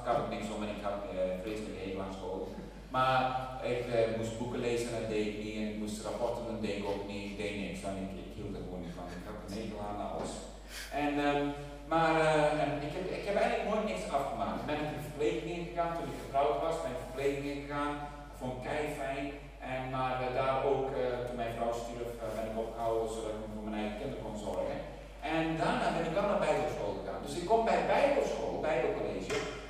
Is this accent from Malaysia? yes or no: yes; Sarawak, Malaysia; Weet je, bij ons in Borneo zijn er zoveel opwekkingen gebeurd in het verleden.